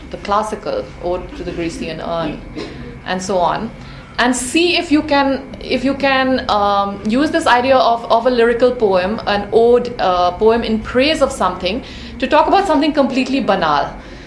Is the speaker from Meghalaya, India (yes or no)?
yes; Shillong, Meghalaya, India; when we were growing up in Shillong, the idea of going out to eat was very exciting.